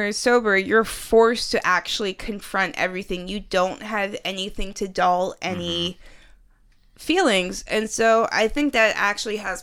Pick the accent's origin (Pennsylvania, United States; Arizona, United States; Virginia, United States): Virginia, United States; and we are all from Virginia.